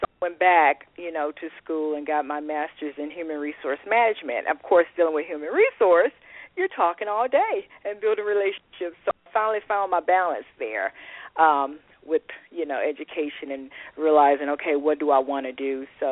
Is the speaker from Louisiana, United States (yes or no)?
yes; Monroe, Louisiana, United States; also born or lived in Lake Providence, Louisiana; Originally, I'm from Monroe, Louisiana, from a town called Monroe, Louisiana. I was born in a smaller town. It was called Lake Providence, Louisiana, and we stayed there for a little while, and then we moved to Monroe